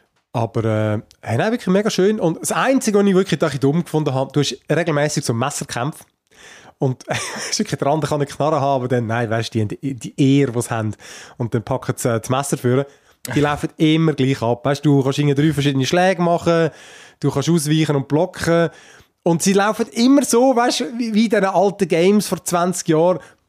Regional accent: Switzerland; bei uns in der Schweiz

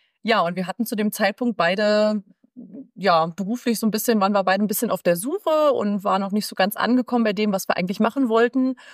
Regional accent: Berlin, Germany; now in Potsdam, Germany; Ich bin Mama von einer 3-jährigen Tochter und ich komme ursprünglich aus Berlin, gar nicht so weit weg. Und bin seit 2019 jetzt in Potsdam.

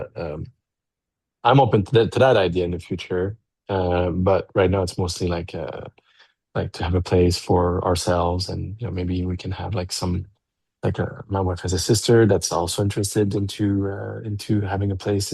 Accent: Canada; Well, we're not typical Americans. I'm Canadian, first of all.

